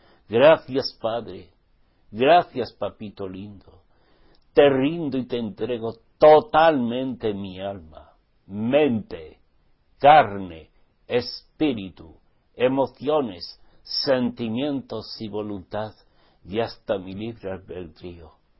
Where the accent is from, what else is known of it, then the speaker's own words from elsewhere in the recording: Basque Country, Spain; Porque yo soy vasco. Yo nací en el País Vasco.